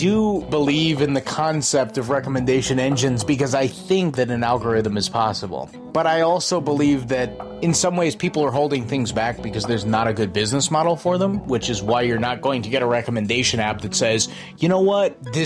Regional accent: Brunswick, Maine, United States; at McBean's record store where I grew up in Brunswick, Maine.

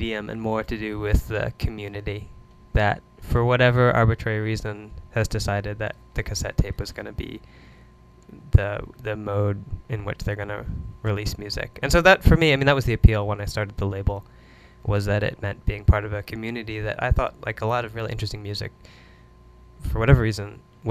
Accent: Portland, United States; But I've been back in Portland for a few years now. I'm from Portland.

